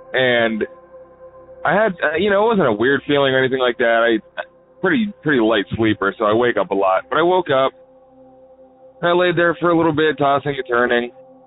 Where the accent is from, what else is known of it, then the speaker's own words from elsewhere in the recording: Ohio, United States; Hey Derek … I'm from Ohio